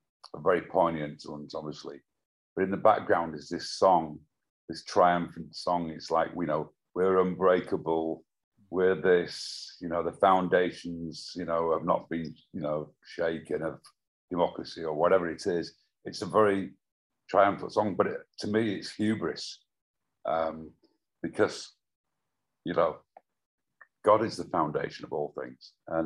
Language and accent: English; United Kingdom; I've got a British passport, so I'm British. I can't be un-British.